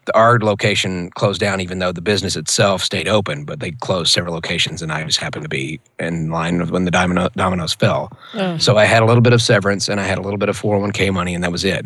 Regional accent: Memphis, Tennessee, United States; So when people find out that I am from Memphis, they're like, what? No, you're not. You don't sound anything like somebody from the South.

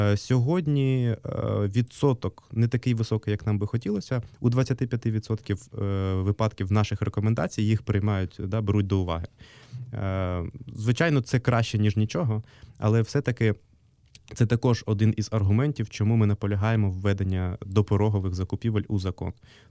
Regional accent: Poltava, Poltava Oblast, Ukraine; у моїй рідній Полтаві є інститут чи онкодиспансер

